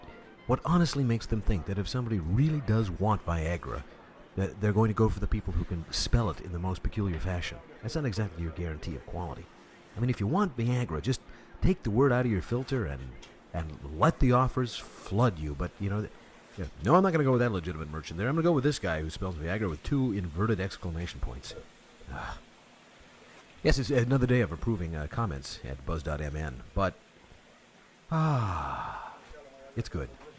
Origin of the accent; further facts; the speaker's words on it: Fargo, North Dakota, United States; When I was growing up in Fargo